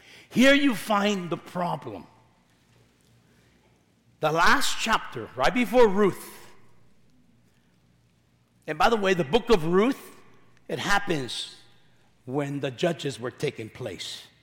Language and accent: English; California, United States; So I'm from California, And in California, I'm being told there's 51 genders.